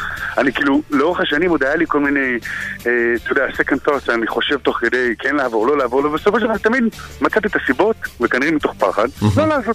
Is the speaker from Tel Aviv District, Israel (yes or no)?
yes; Herzliya, Tel Aviv District, Israel; חבורה, אנחנו חברי ילדות, גדלנו כולנו יחד בהרצליה